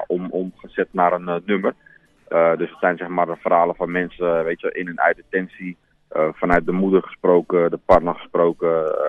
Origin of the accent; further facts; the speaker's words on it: Netherlands; Ik kom gewoon uit Nederland. Ik ben daar geboren en getogen.